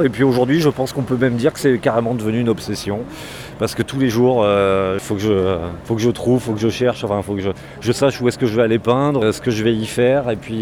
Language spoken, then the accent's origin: French; Bordeaux, Nouvelle-Aquitaine, France; Voilà, je viens de Bordeaux